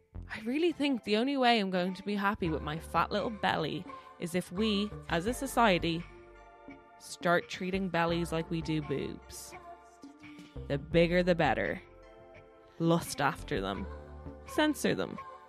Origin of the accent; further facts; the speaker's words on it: Ireland; We're Irish. We're not programmed for that. We're a country of long backs.